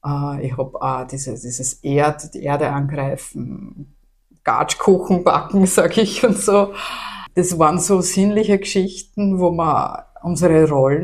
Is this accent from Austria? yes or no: yes; Galbrunn, Lower Austria, Austria; Also ich bin am Land aufgewachsen. Ich komme aus Galbrunn, aus dem Bezirk Bruck an der Leitha.